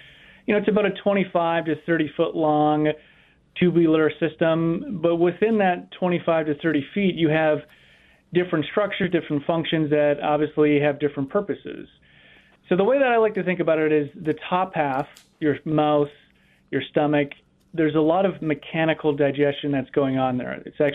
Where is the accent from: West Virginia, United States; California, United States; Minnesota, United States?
Minnesota, United States; I'm from Minnesota, so I know of the company. I'm actually a native northerner.